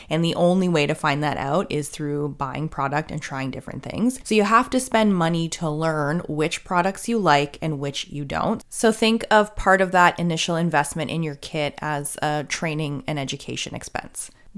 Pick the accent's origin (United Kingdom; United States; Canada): Canada; Now, keep in mind, I'm Canadian, living in Canada